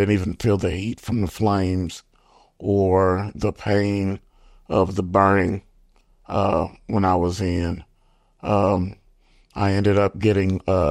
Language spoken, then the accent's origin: English; Denison, Texas, United States; now in Bryan, United States; I've been in Bryan for 22 years. I came from North Texas in Denison.